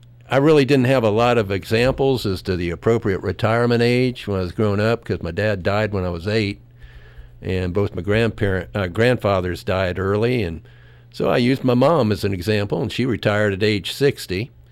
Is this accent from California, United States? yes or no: no; Lancaster, Ohio, United States; born there; I was born in Lancaster.